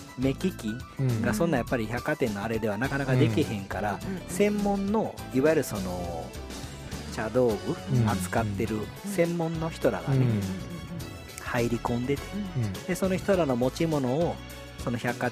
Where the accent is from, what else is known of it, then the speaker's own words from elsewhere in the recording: Osaka, Japan; そうなん多分俺大阪出身やけどそうざます